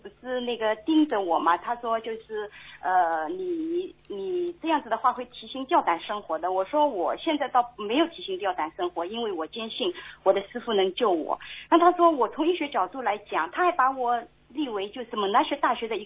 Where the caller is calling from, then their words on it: Melbourne, Victoria, Australia; 我是从墨尔本打来的。